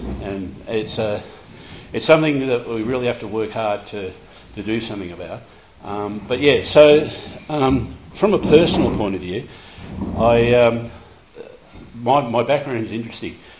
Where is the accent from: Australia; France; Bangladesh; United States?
Australia; Melbourne, Victoria; I was born in Melbourne. We grew up there.